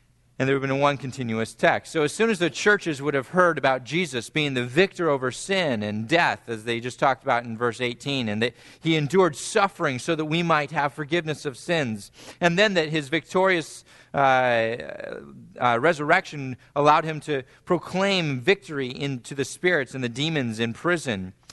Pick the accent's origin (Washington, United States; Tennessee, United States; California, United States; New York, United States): California, United States; San Diego; caught my attention from my hometown of San Diego.